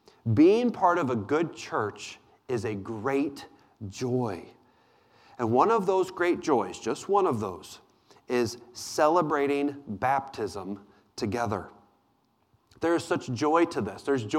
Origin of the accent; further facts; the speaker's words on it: Missouri, United States; As I grew up outside St. Louis, Missouri, I am certainly a St. Louis Cardinals fan.